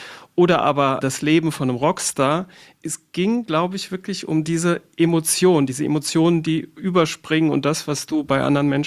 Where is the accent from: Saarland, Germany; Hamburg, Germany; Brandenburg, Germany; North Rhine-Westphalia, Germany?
Saarland, Germany; Saarbrücken; also ich komme aus Saarbrücken, da lege ich Wert drauf.